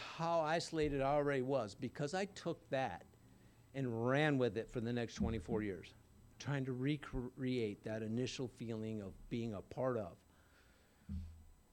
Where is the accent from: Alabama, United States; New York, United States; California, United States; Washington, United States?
California, United States; Laguna Beach; So growing up in Laguna was a little different, right?